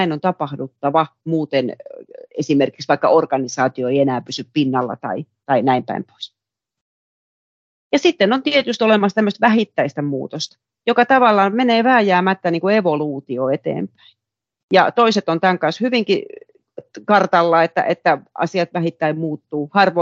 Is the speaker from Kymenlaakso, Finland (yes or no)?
yes; Kuusankoski, Kymenlaakso, Finland; Mä oon itse Kuusankoskelta kotoisin tehdaspaikkakunnalta ja tuntuu, että se koko kaupunki kaatuu, kun ne tehtaat kaatui.